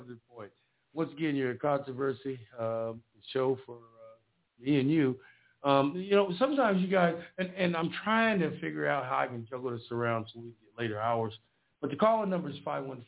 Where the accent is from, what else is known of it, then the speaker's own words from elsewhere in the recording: Indiana, United States; I mean, I'm from Indiana, and you might be from Kentucky, but we're all Americans.